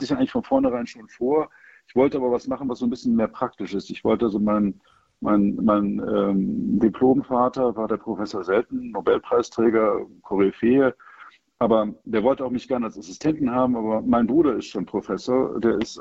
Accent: Koblenz, Rhineland-Palatinate, Germany; born there; ich bin in Koblenz geboren, also meine Eltern, mein Vater aus Stettin, Pommern nach dem Krieg eben nicht mehr Deutsch. Und meine Mutter aus München

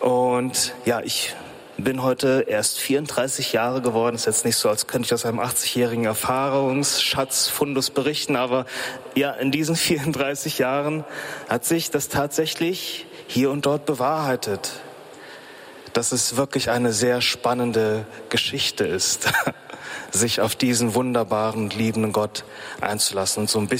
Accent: Bad Hersfeld, Hesse, Germany; mein Heimatpfarrer aus Bad Hersfeld, da wo ich herkomme, eine Kleinstadt, in der ich aufgewachsen bin.

